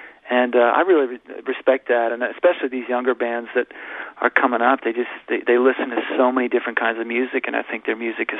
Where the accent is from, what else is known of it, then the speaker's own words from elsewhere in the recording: Houston, Texas, United States; They're actually a Houston band. I'm from Houston.